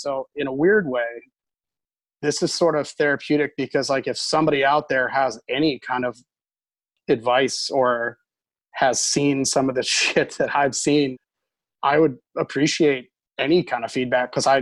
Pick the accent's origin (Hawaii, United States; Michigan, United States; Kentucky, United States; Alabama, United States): Hawaii, United States; Kailua; also born or lived in Seattle / New York / Chicago / Utah; now in Naples, United States; I've been in Florida for the better part of 20 years now, but I was born and raised in Hawaii.